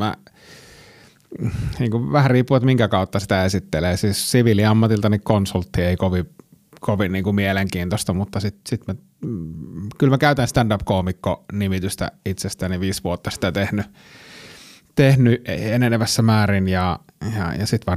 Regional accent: Suomussalmi, Kainuu, Finland; Mä oon siis Kainuusta kotoisin, Suomussalmet, pieneltä paikkakunnalta.

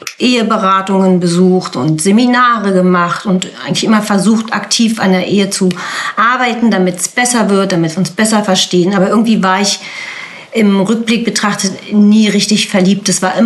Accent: Potsdam, Brandenburg, Germany; born there; Ich bin gebürtige Potsdamerin. Bin 52 Jahre alt.

